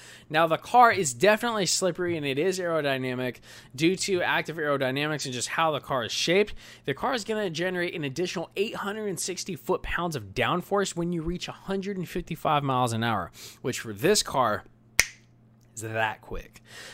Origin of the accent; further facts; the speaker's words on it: Italy; accent: Italian; Forgive my Italian accent.